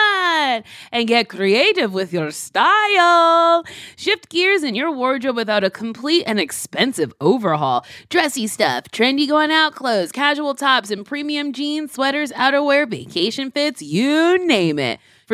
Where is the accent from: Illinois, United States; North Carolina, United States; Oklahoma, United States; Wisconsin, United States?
Illinois, United States; Chicago; I'm like, you're from the suburbs. I've never seen you on the south side.